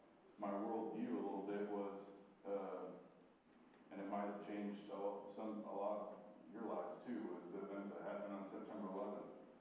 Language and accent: English; Texas, United States; born there; So I'll start with, I was born in Texas, near Houston and Katy, Texas. Had a pretty good childhood